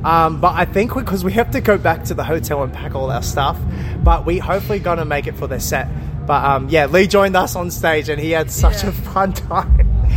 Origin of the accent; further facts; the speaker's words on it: Australia; like we're Australian and we thought we'd have more Australian fans